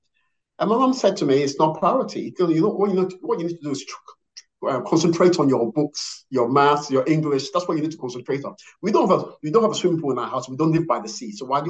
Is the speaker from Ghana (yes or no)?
yes; Ghana; I'm originally from Ghana